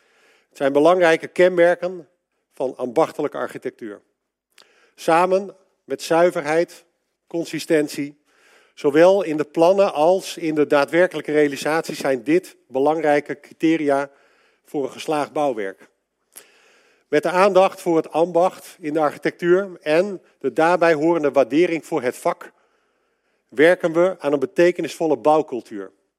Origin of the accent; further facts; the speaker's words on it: Leeuwarden, Friesland, Netherlands; Ik ben opgegroeid in Leeuwarden. Ik woonde met mijn ouders aan de rand van de historische binnenstad